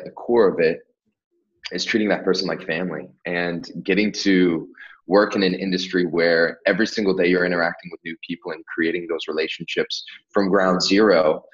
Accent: Virginia Beach, Virginia, United States; I grew up in the Virginia Beach, Hampton Roads area on the East Coast.

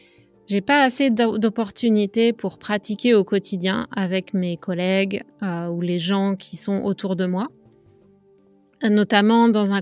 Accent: France; moved away as an adult; now in Canada; Je suis française et pour moi, le lunch, c'est un moment privilégié

